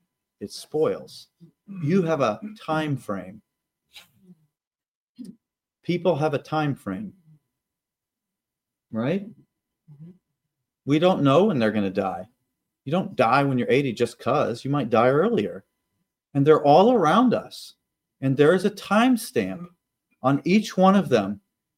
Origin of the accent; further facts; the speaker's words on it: Kansas, United States; I grew up in Kansas. There's a lot of people in Kansas that they're custom croppers